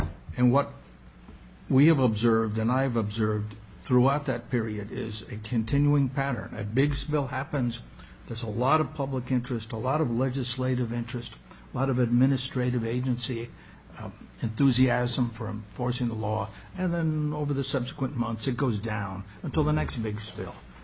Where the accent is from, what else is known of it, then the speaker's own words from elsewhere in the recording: Juneau, Alaska, United States; Thank you, Mr. Chair. … from Juneau.